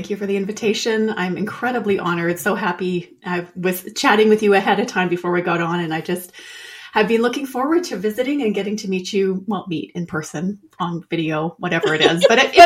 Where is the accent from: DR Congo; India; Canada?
Canada; Calgary, Alberta; also born or lived in Western Canada; I'm from Canada, born and raised in Western Canada. I live in Calgary, Alberta. But actually, this is where I grew up. And then I left for 25 years and then came back.